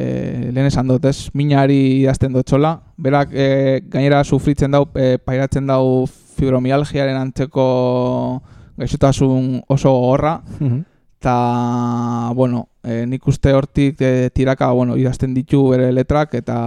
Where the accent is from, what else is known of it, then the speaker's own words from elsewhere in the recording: Andalusia, Spain; born there; eta urrengo hirurak andaluziarrak dira. Ni bertan jaio nintzen, nire gurasoek, familia osue, hangoa da.